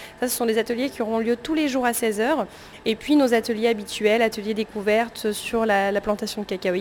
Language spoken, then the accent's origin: French; Switzerland; now in Bangkok, Thailand; Depuis 30 ans à Bangkok, oui, et ça fait 32 ans que j'ai quitté la Suisse pour voyager, travailler à travers le monde.